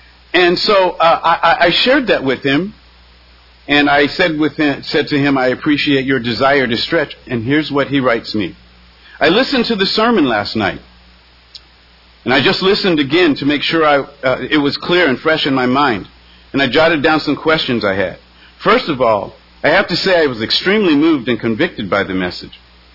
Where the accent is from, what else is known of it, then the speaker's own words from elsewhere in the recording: Canada; If I stop identifying as a Canadian citizen and instead identify by my Caucasian ethnicity, I find myself looking at a monster.